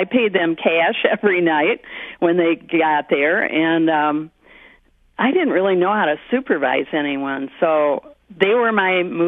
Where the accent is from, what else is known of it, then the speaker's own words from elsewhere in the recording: Okemos, Michigan, United States; born there; I was born in Okemos, Michigan, which is now a bedroom community of Lansing, but back then it was a farm town. And I probably came from farm families.